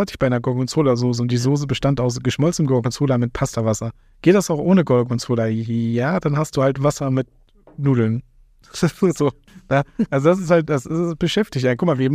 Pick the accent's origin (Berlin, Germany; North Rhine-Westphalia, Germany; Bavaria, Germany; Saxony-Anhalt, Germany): North Rhine-Westphalia, Germany; Also ich komme aus dem Ruhrpott